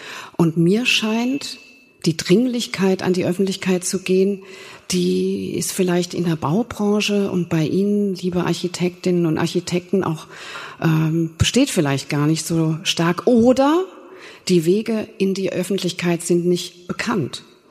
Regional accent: Mainz, Rhineland-Palatinate, Germany; Aber wenn ich jetzt mal so an meine Heimatstadt Mainz denke, wo ich dann zu Hause bei den Eltern auch mal in die Lokalzeitung schaue

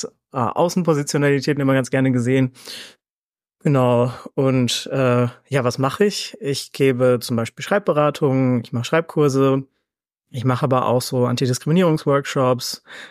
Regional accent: Frankfurt, Hesse, Germany; ich benutze ja Ihn-Pronomen, ich bin aus Frankfurt.

